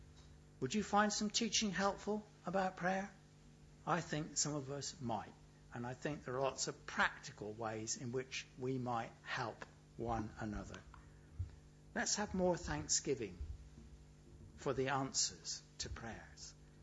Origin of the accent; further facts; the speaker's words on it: United Kingdom; I suppose we're British, I'm not sure what it is.